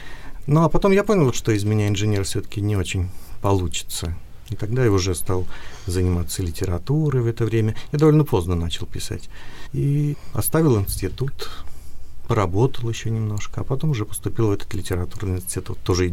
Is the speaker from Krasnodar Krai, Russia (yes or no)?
yes; Sochi, Krasnodar Krai, Russia; Очень хорошо проходило мое детство в Сочи. Ну, представьте, маленький город на берегу моря, счастливое детство, жизнь во дворе